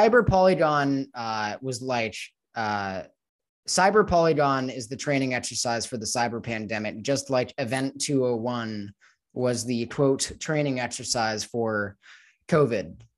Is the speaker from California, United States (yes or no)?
yes; Los Angeles, California, United States; Like I'm from Los Angeles. Los Angeles has zero American values.